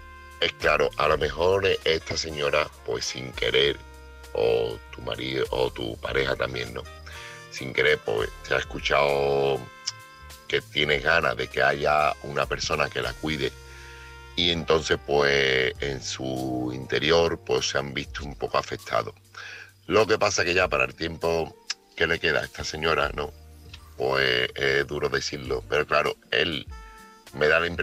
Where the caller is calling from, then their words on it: Seville, Andalusia, Spain; corresponsal de Sevilla.